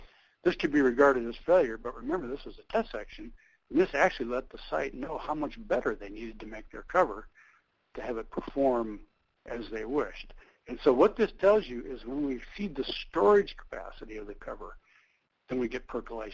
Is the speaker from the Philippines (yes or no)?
no; Polson, Montana, United States; let's go look at Polson in Montana, up near Flathead Lake in northwestern Montana, my home state originally.